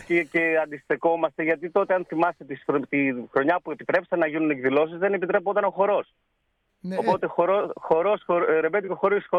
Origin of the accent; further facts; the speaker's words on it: Epirus, Greece; Υπήρχε ένας πυρήνας ανθρώπων που καταγόμαστε από τα πράγματα, από τα τζουμέρκα. και στο χωριό μου είχαμε τη χαρά να έχουμε